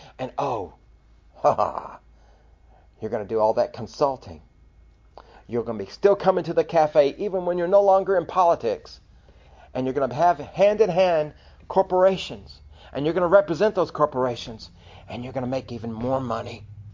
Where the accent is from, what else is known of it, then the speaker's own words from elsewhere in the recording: Texas, United States; Heavenly Father, Lord, we're American. We're Texans.